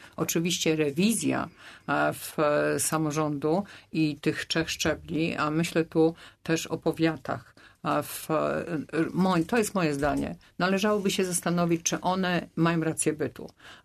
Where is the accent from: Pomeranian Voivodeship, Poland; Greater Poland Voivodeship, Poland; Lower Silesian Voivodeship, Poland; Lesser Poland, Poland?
Greater Poland Voivodeship, Poland; Czebiechów; Ja się urodziłam w Czebiechowie, ja stamtąd pochodzę. Moja rodzina z Konina przyjechała do mojej gminy Czebiechów